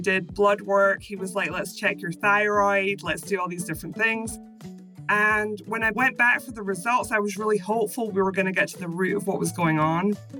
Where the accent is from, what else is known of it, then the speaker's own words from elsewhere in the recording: Scotland, United Kingdom; now in Florida, United States; So I always like to start off by explaining my accent, that I'm from Scotland originally. I live in Florida now